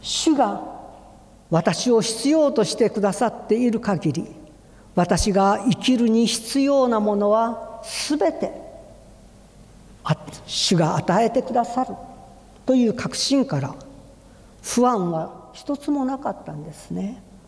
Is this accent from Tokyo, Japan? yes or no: no; Kagoshima, Japan; born there; 私は鹿児島の生まれですから